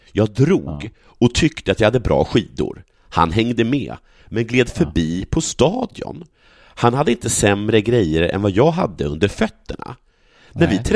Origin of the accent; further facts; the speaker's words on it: Sågmyra, Dalarna County, Sweden; Han har bott i en by bredvid Sågmyra där jag kommer ifrån.